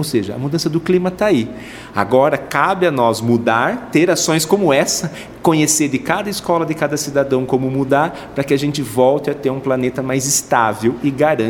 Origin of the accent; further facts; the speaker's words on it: Santos, São Paulo, Brazil; Eu sou de Santos.